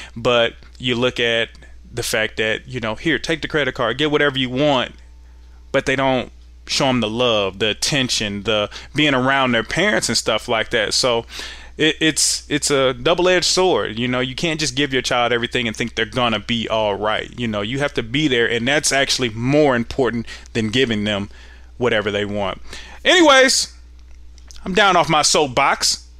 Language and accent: English; Indianapolis, Indiana, United States; And I'll never forget growing up in Indianapolis